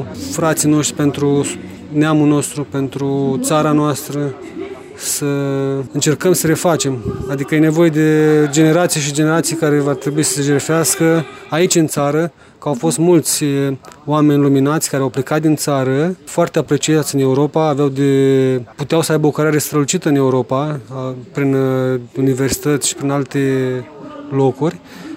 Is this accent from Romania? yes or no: yes; Romania; Da, sunt foarte mândru că sunt român